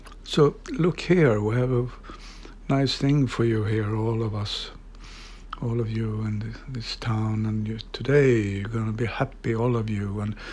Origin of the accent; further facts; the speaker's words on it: Ulricehamn, Västra Götaland, Sweden; English is a second language; So we find in our small town, based on my hometown then, Ulricehamn, where this story is